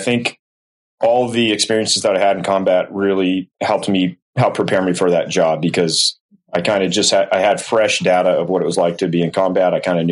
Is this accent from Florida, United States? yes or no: yes; Florida, United States; originally I selected that assignment because I'm from Florida and it was at Eglin Air Force Base. It was the closest thing to home.